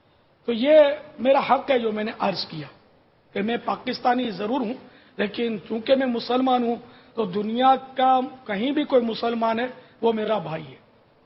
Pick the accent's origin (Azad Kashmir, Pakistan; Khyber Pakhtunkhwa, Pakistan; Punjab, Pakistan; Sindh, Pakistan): Sindh, Pakistan; Karachi; born or raised there